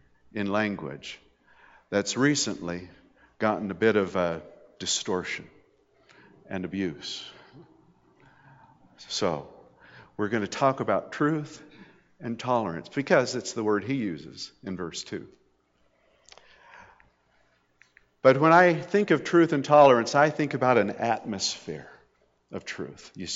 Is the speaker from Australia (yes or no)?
no; Grand Junction, Colorado, United States; I mean, even though I was raised in Grand Junction and we'd have, you know, 6 inches or 7 inches of rain a year, the Colorado River was going through and it was never dry.